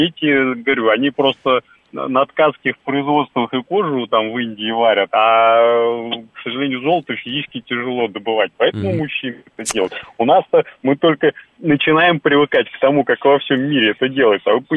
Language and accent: Russian; Moscow, Russia; я, к сожалению, москвич